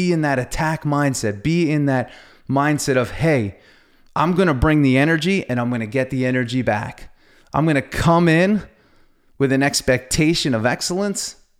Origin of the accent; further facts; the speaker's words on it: Long Island, New York, United States; I'm from Long Island, so I'm a bit of a car guy.